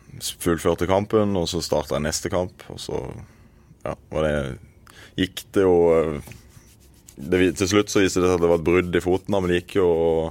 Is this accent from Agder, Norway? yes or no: yes; Mandal, Agder, Norway; now in Oslo, Norway; Så jeg hadde jo sommerferie i 3-4 måneder, bare var hjemme i Mandal, og Mandal koste meg.